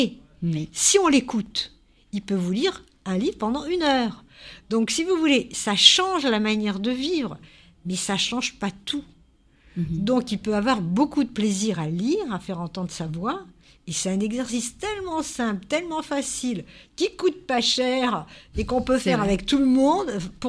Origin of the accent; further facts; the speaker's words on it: France; Nous, on est français. On comprend le français.